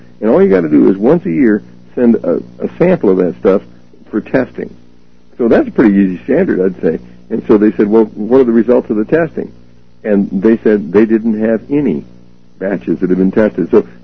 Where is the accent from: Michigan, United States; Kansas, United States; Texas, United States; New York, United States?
Kansas, United States; As I'm from Kansas, and I don't like to plow that field again and again and again